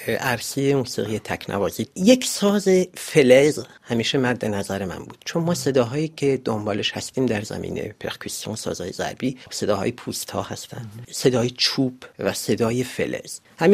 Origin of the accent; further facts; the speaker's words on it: Iran; moved away; همونطوری که من موقعی که از ایران اومدم یه آدم دیگه بودم، الان یه آدم دیگه‌ام